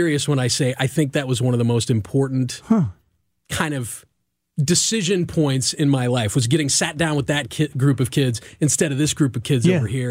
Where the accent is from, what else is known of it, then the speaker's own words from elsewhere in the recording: St. Joseph, Missouri, United States; I grew up in St. Joseph, Missouri, little town about 40, 45 minutes north of Kansas City. Good, 60, 65,000 people, but small enough that it felt safe.